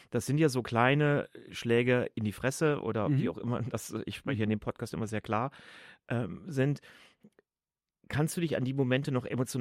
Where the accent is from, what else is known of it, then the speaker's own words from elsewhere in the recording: Cologne, North Rhine-Westphalia, Germany; Auch wenn ich es als Kölner sehr schwer habe mit dem Gönne könne.